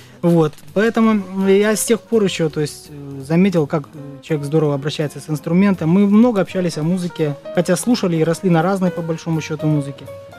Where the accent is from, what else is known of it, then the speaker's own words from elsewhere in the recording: Minsk, Belarus; Я из Минска, да.